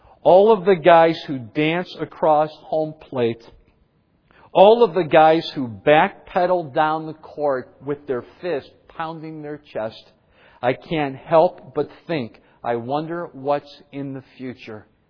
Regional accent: Cleveland, Ohio, United States; many of you know I'm from Cleveland

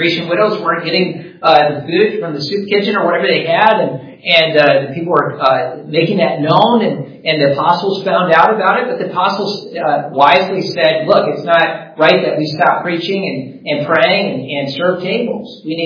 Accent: Hudson, Wisconsin, United States; My church that I grew up in Hudson, Wisconsin, we had P1 through P3, P4 through P6, S1 through 6 all together.

